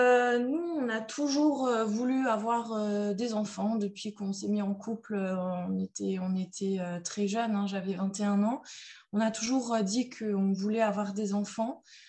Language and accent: French; Strasbourg, Grand Est, France; du coup j'ai 33 ans, je suis infirmière en réanimation, je suis de Strasbourg